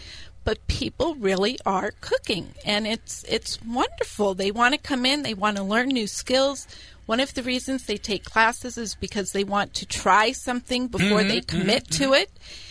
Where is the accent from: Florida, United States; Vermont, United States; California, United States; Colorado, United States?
Vermont, United States; that's near and dear to my heart because I grew up in Vermont